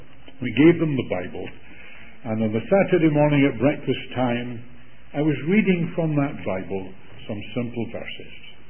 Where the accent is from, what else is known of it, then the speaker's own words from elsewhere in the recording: Scotland, United Kingdom; She and I were raised in Scotland.